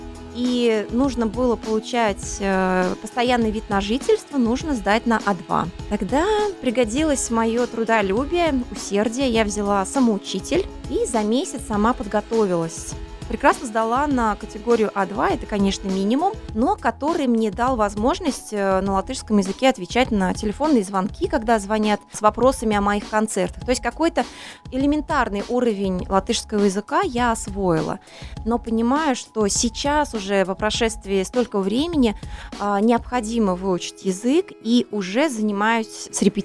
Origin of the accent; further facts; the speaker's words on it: Russia; moved away as an adult; now in Riga, Latvia; Мне 38 лет. Я приехала из России уже 7 или 8 лет назад